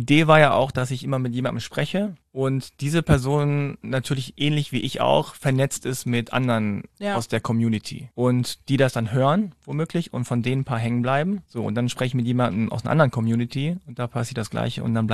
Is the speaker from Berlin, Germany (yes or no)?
no; Hanover, Lower Saxony, Germany; in Hannover, meiner Heimatstadt